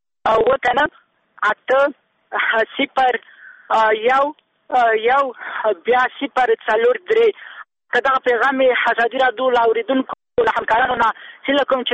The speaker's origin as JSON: {"language": "Pashto", "region": "Kabul", "country": "Afghanistan", "said": "زه د کابل یم"}